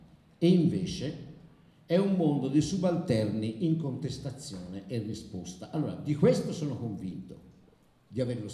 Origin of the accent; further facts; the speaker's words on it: Sesto Fiorentino, Tuscany, Italy; io sono di Sesto Fiorentino